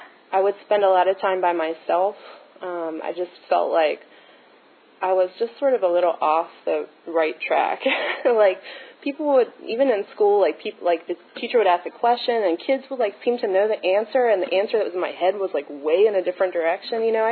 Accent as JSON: {"language": "English", "town": "Baltimore", "region": "Maryland", "country": "United States", "tie": "born or raised there", "said": "I grew up in Baltimore City, and I come from a parents that are still married, and I have a sister"}